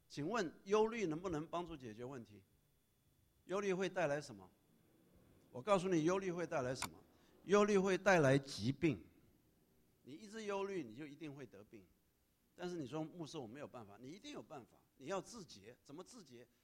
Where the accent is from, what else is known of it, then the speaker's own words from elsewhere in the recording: Taiwan; 我师母是从小在美国长大，我从小在台湾长大，所以差距很大。